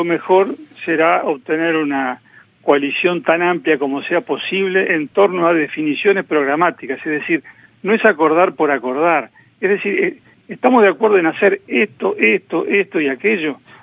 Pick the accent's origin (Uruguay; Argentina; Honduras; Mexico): Uruguay; nosotros como uruguayos